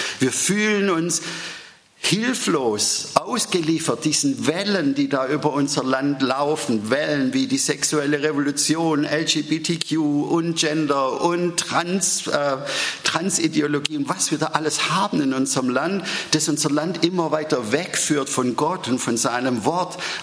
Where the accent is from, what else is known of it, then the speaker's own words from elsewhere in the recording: Baden-Württemberg, Germany; Jahrgang 1970. Ich komme aus dem Schwabenland, wie ich unmöglich verstecken oder verbergen kann, auch hier in der Nähe von Karlsruhe.